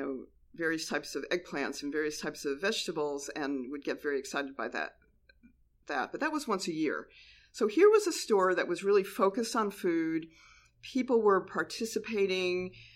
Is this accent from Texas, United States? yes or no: no; Scranton, Pennsylvania, United States; And I grew up in Scranton, Pennsylvania, a pretty conservative area.